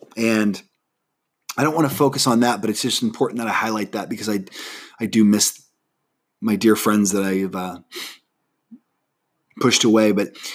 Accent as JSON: {"language": "English", "region": "Nebraska", "country": "United States", "tie": "born or raised there", "said": "friends that it's middle school, guys that I grew up with in Nebraska, that they mean the world to me."}